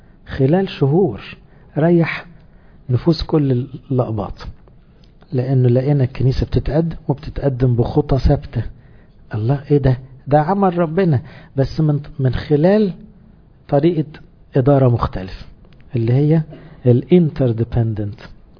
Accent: Upper Egypt, Egypt; انا صعيدي على فكره، مش عايز يزعل.

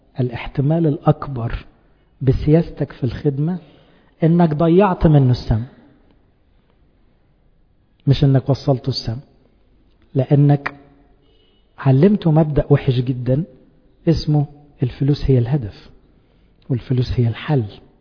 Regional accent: Egypt; واحنا كلنا كمصريين نشحت من بره

